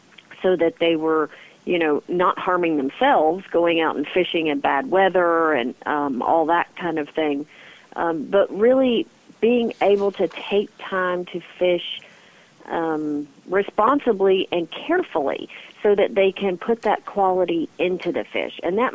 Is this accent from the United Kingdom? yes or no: no; the South, United States; or I'm from the South, so we go get sweet tea.